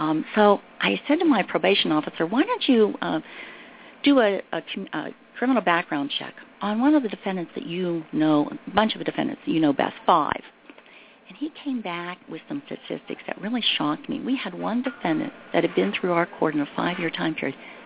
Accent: Ohio, United States; Basically, I was born and raised in Northern Columbiana County in a very middle class family.

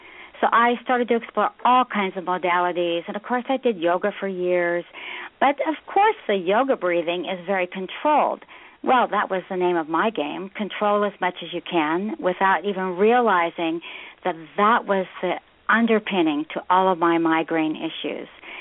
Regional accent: Washington, United States; now in Arizona, United States; No, actually, I grew up in the Northwest, so I'm from the, you know, Seattle area, basically, between Seattle and the Canadian border.

